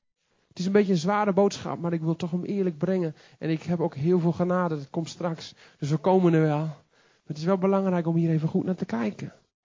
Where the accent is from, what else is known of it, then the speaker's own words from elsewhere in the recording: Groningen, Netherlands; Want ik kom natuurlijk uit het noorden, dus ik ben een Groninger. En dat kun je denk ik ook wel een beetje aan me horen.